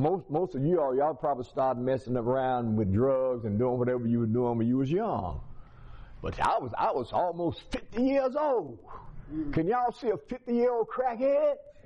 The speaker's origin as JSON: {"language": "English", "town": "Natchez", "region": "Mississippi", "country": "United States", "said": "I'm from Mississippi. Natchez, y'all can tell my accent that I'm from Natchez, Mississippi, down south."}